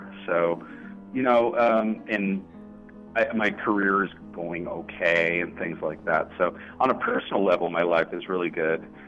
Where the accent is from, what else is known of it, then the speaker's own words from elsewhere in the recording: California, United States; also born or lived in New Mexico; now in Ames, United States; I'm from Southern California.